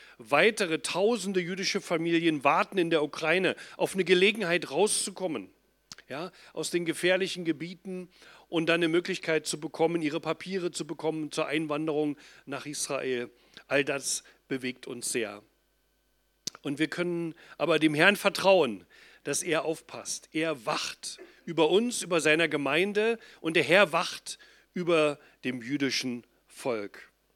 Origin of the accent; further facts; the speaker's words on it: Germany; gerade auch wir als Deutsche, als Gläubige in Deutschland